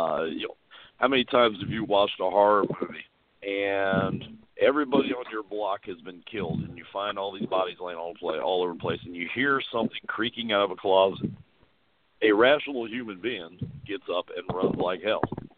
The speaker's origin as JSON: {"language": "English", "region": "Scotland", "country": "United Kingdom", "said": "So, yeah, not to mention the fact I come from Scotland"}